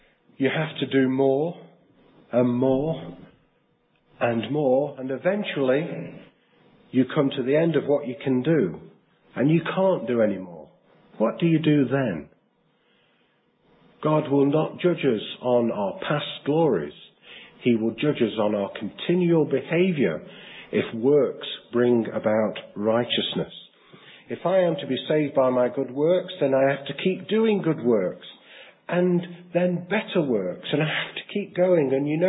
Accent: England, United Kingdom; Oh, I'm an Englishman. I can look back to 1966.

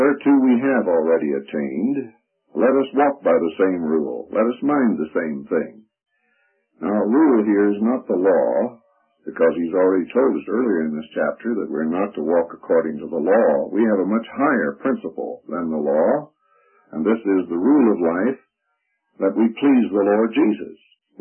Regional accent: Colorado Springs, Colorado, United States; from Colorado Springs.

